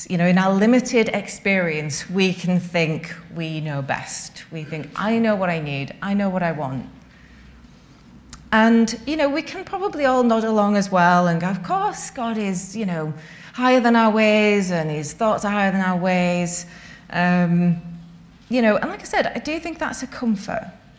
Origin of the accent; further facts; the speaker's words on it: Leeds, Yorkshire and the Humber, United Kingdom; I'm from Leeds, and I'm on the leadership at Swarcliffe Baptist Church on the council estate where I grew up.